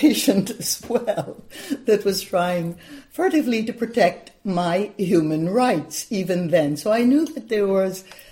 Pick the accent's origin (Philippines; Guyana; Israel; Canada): Guyana; now in United States